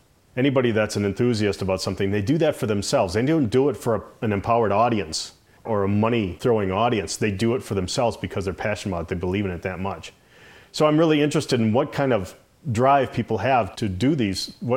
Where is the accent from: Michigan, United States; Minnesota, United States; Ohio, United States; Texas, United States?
Minnesota, United States; Pilot Mound; I'm an artist, and I'm from Pilot Mound, Minnesota.